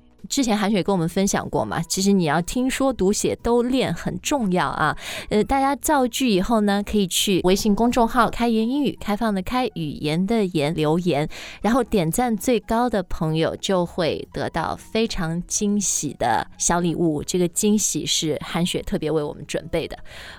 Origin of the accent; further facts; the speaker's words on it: Shanghai, China; 因为我自己是上海人，我在上海出生长大